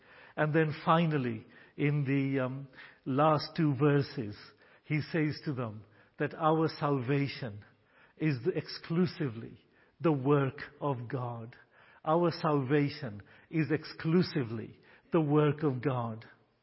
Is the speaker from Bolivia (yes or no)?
no; Kenya; I was born and raised in Kenya.